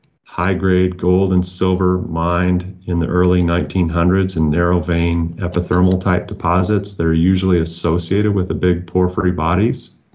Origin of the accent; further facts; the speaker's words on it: Midwest, United States; I grew up in the Midwest and learned about mountains in the La Plata Mountains